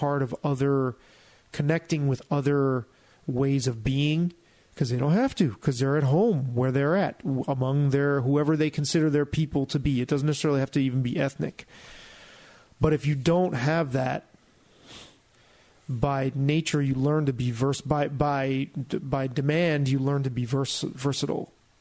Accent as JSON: {"language": "English", "town": "Bronx", "region": "New York", "country": "United States", "tie": "born or raised there", "said": "I was in my kitchen in the apartment I grew up in the Bronx"}